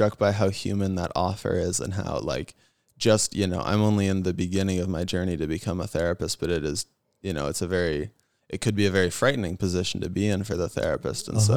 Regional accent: Santa Barbara, California, United States; I grew up here in Santa Barbara.

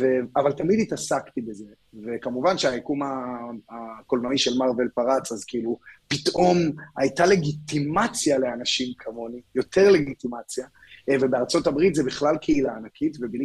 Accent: Rehovot, Central District, Israel; moved away as an adult; now in United States; אני בן 33, גדלתי והתחנכתי ברחובות ושירתי בצבא.

